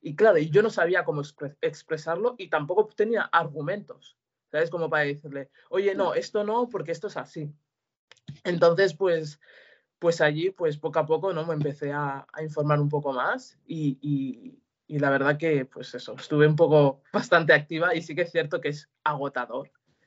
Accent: Senegal; yo soy de Senegal, orígenes senegaleses

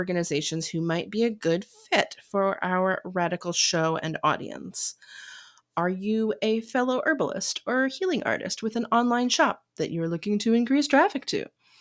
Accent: Cincinnati, Ohio, United States; There had just been a storm in my hometown of Cincinnati, Ohio. A big storm. For context, growing up in this part of the Midwest meant that tornadoes were a thing to be regularly scared of and paranoid about

